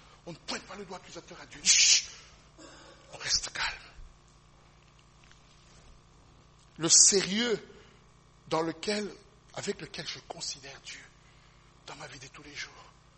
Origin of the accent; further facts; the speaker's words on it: Belgium; J'aurais beau lui dire que j'habite en Belgique, que je suis belge